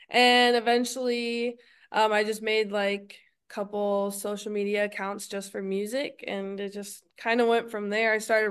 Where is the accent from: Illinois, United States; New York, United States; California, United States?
Illinois, United States; I'm from Illinois, so I went to Florida